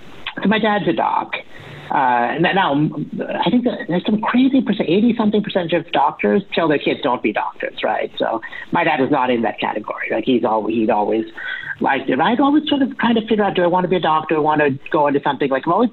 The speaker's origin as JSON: {"language": "English", "town": "Boston", "region": "Massachusetts", "country": "United States", "said": "I'm from Boston, where we're living. And Boston, it's cold and dark at this time of year."}